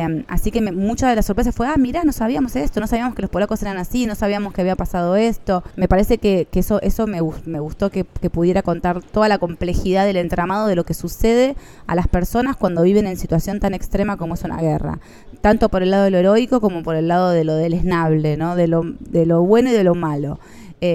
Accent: Argentina; now in Warsaw, Poland; Yo sé que soy argentina, pero también creo que es una circunstancia.

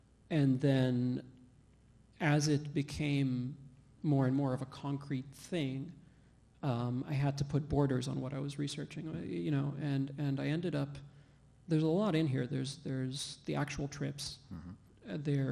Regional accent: Qatar; a lot of that was from growing up in Qatar. Qatar is little peninsula sticking out of Saudi Arabia

